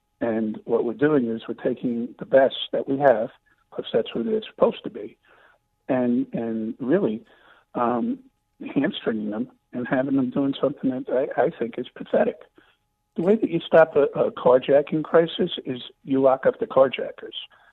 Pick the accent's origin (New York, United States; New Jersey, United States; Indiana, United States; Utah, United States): New York, United States; Bronx; So, Jim, you just lost me because I'm from the Bronx.